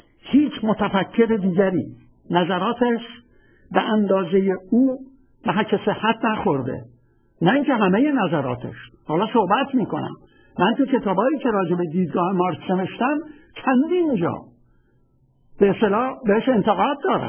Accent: Khuzestan, Iran; also born or lived in Shushtar / Abadan; من بچه خوزستانم و موقعی که من 70 سال پیش 1329 از شهر نیمه مخروبه سوشتر میرم به شهر آبادان،

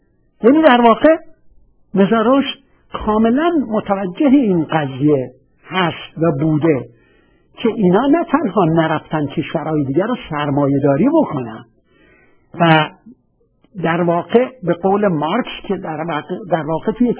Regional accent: Iran; با اجازتون باید عرض بکنم که من اهل ایران هستم

